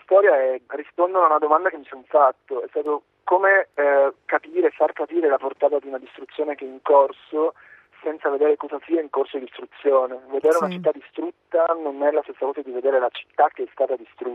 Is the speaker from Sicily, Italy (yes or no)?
yes; Sicily, Italy; Siria che da siciliano non mi apparì molto diversa in realtà